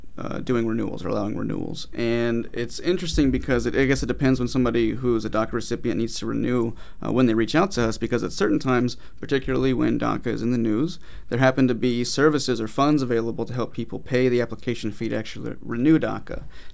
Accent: Georgia, United States; I'm from Georgia and my family's still from the South.

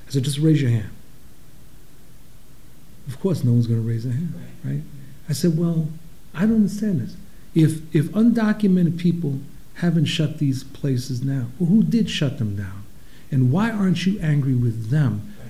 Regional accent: New York, United States; I grew up in New York. I learned about unions when I was knee-high to a duck, right?

